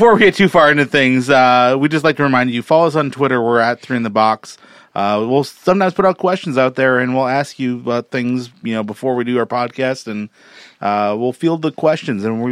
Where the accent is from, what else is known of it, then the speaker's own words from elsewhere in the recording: Minnesota, United States; The logo. We're Minnesotan people, so we go to Caribou.